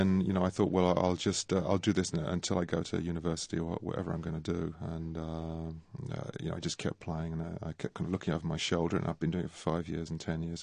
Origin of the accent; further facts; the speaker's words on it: London, United Kingdom; Growing up in London, it was very easy to hear many different styles of music, folk music, jazz, rock music.